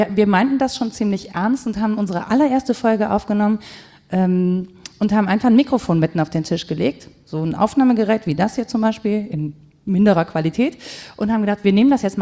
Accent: Cologne, North Rhine-Westphalia, Germany; wir kommen aus Köln, das ist jetzt irgendwie nicht hamburgisch oder so.

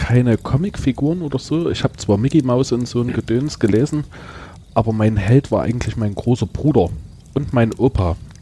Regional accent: Thalheim, Saxony, Germany; Du würdest mich in Thalheim antreffen, das ist im schönen Erzgebirge, also Kreis Stolberg, jetzt Erzgebirgskreis. Und ich habe damals in so einer Plattenbausiedlung gewohnt

